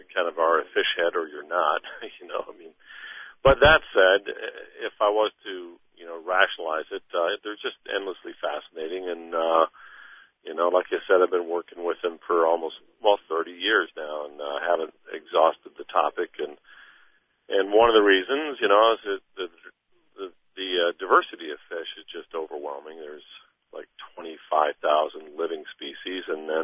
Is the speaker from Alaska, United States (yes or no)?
yes; Ketchikan, Alaska, United States; But hey, I come from Ketchikan.